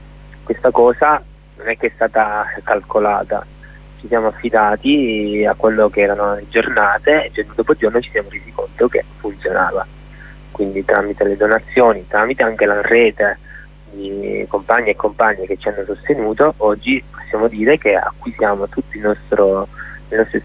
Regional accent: Sicily, Italy; also born or lived in Padua; now in Crema, Italy; Anch'io sono più o meno un anno che sto a Crema, prima stavo a Padova, comunque sono siciliano

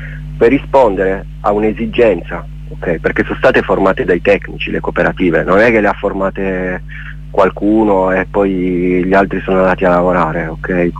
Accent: Turin, Piedmont, Italy; sì, sono di Torino, però onestamente adesso lavoro su Milano.

